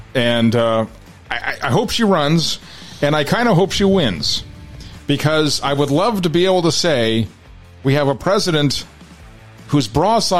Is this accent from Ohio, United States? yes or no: no; California, United States; Shoot, when we go to Texas, I tell everybody we're from Montana because I don't, you know, because I don't want anybody knowing we're